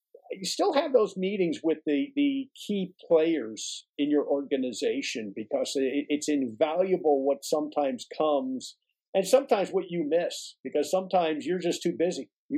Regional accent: New York, United States; I'm a New Yorker originally, so we tell people New York's the center of the universe.

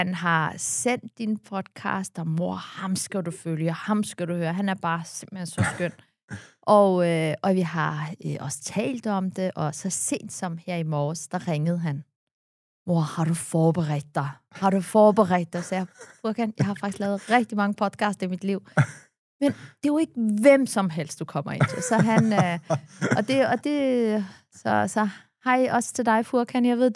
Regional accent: Copenhagen, Capital Region, Denmark; Så jeg kommer jo fra Vesterbro. Mm. Og kommer fra en ufaglært hjem.

